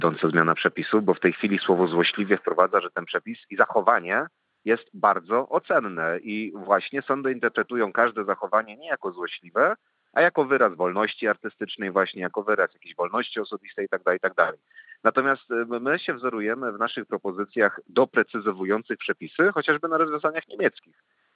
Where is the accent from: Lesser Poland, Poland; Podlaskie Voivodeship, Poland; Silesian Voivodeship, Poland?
Silesian Voivodeship, Poland; Racibórz; mojego rodzinnego miasta Raciborza